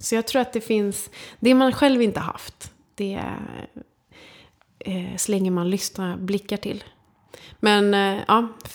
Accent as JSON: {"language": "Swedish", "town": "Karlstad", "region": "Värmland", "country": "Sweden", "said": "Lite som Karlstad, där jag kommer ifrån."}